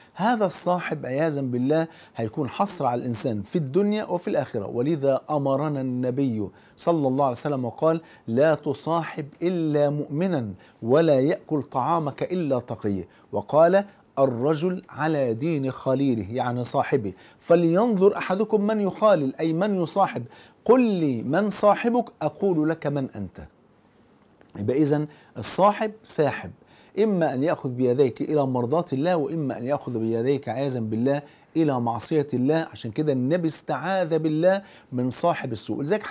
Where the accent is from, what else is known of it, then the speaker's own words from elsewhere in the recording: Egypt; عشان كده حتى المثل عندنا في مصر يقولك اختار الجار قبل الدار